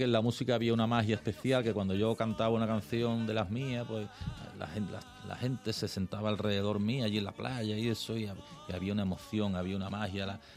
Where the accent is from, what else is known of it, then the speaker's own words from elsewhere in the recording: Spain; Pues claro, hombre, somos españoles todos